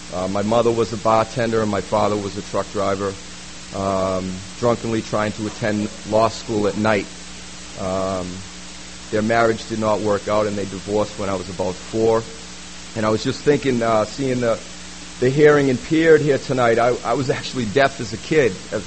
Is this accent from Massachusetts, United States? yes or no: yes; Boston, Massachusetts, United States; accent: Boston; I grew up in Boston, as you can tell my accent a little bit, on the East Coast side.